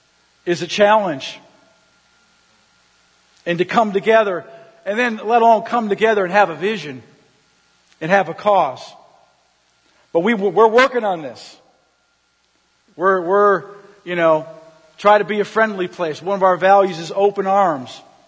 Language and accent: English; St. Paul, Minnesota, United States; I was from St. Paul, Minnesota, 65% Catholic.